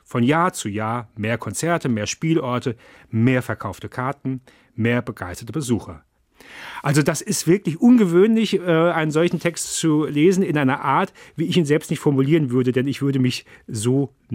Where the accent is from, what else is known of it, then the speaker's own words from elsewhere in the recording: Mainz, Rhineland-Palatinate, Germany; born there; geboren wurde ich in Mainz als jüngster von 4 Brüdern. Dort, wo ich herkomme, sagt man zwar eher Hello, aber ganz ehrlich, das Moin liegt mir mehr